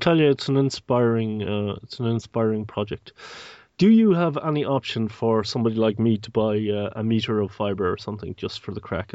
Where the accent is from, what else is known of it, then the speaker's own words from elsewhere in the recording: Ireland; moved away; I come from Ireland originally